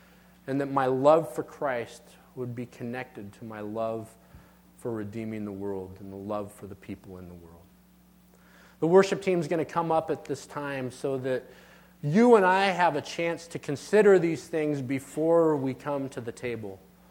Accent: United States; This is the hard part for me personally, because I'm an American, and that comes with a lot of things.

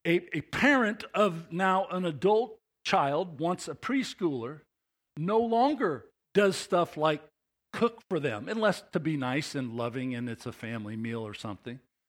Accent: Phoenix, Arizona, United States; I was from Phoenix. I lived there most of my life, and it was like 110 on a normal.

